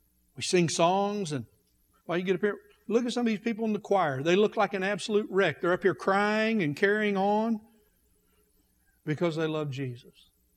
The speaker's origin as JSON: {"language": "English", "region": "Oklahoma", "country": "United States", "tie": "born or raised there", "said": "just like where I grew up in Oklahoma, across this whole part of the country."}